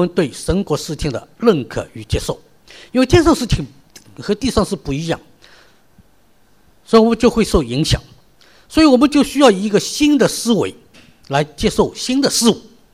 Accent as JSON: {"language": "Chinese", "country": "China", "lives_now": "Australia", "said": "还以为在心里边潜意识中我是一个中国人。"}